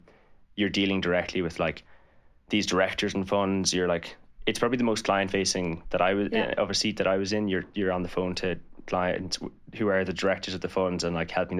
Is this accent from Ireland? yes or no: yes; Cork, Munster, Ireland; I'm from Cork and I did law and business in UCC.